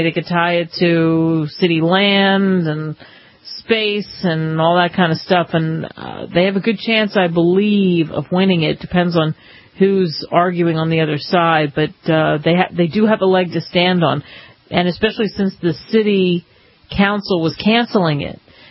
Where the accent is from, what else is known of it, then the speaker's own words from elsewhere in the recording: Philadelphia, Pennsylvania, United States; And growing up in Philly, I think I've talked about this before.